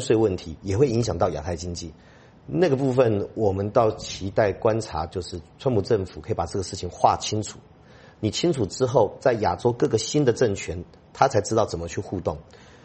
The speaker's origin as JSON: {"language": "Chinese", "country": "Taiwan", "said": "那我们台湾人生何其有幸也何其不幸，就是被卷在风暴中间"}